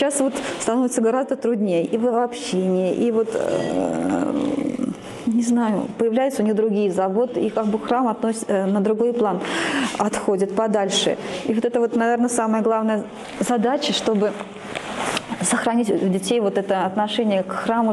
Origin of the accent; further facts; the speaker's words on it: Smolensk, Smolensk Oblast, Russia; moved away as an adult; now in Yerevan, Armenia; Да, я из Смоленска.